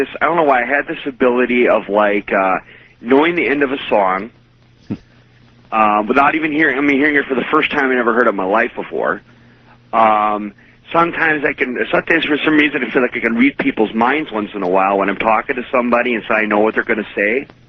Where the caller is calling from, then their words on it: Wisconsin, United States; I'm from Wisconsin.